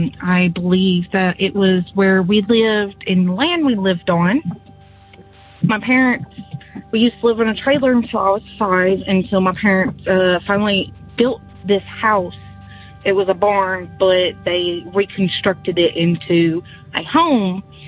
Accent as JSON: {"language": "English", "town": "Martin", "region": "Tennessee", "country": "United States", "also_born_or_lived": "Dukedom"}